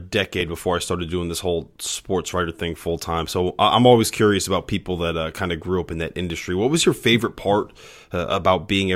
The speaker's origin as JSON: {"language": "English", "town": "New Haven", "region": "Connecticut", "country": "United States", "said": "I'm from New Haven, Connecticut, home of the greatest pizza on the planet"}